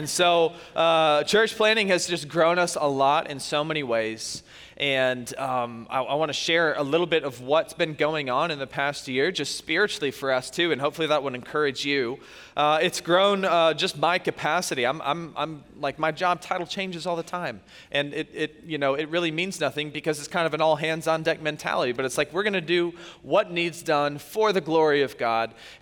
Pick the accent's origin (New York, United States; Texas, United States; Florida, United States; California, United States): Florida, United States; Tampa; And this is the guy that was born and raised in Tampa, Florida, okay?